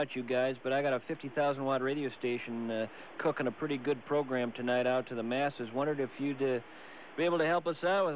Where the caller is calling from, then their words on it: St. Paul, Minnesota, United States; I'm calling from St. Paul, Minnesota, doing a radio show out here